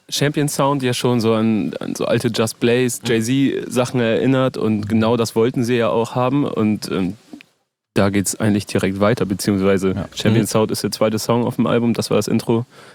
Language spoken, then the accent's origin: German; Lower Saxony, Germany; ich komme aus der Nähe von Oldenburg